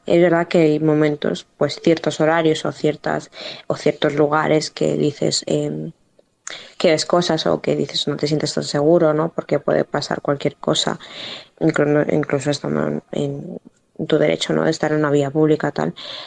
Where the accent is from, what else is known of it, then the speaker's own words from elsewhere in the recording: Honduras; Yo soy de Honduras